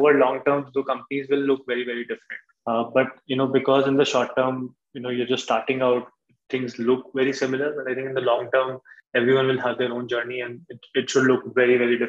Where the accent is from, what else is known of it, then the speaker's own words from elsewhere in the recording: Alwar, Rajasthan, India; I come from a, you know, regular middle-class background. I grew up in Alwar. It's a small city in Rajasthan.